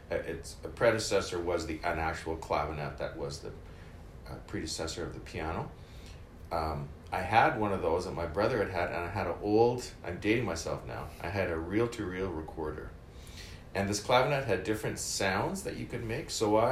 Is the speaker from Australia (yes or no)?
no; Dauphin, Manitoba, Canada; born there; now in Winnipeg, Canada; Born in Dauphin.